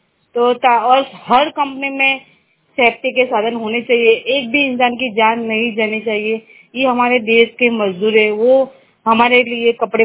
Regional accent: Ahmedabad, Gujarat, India; मैं अहमदाबाद की रहने वाली हूँ।

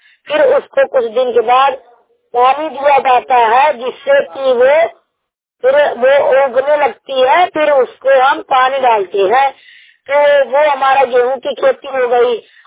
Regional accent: Uttar Pradesh, India; मैं 15 साल का हूँ, मैं जिला जौनपुर उत्तर प्रदेश का निवासी हूँ।

